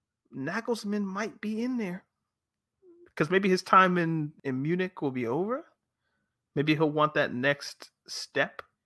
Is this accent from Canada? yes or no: yes; Canada; I'm Canadian.